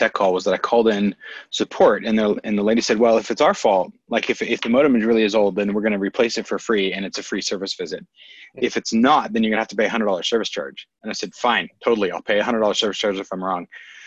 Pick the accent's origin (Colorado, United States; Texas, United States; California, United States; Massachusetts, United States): California, United States; Although I'm from Northern California, which may be a different California depending on your persuasion.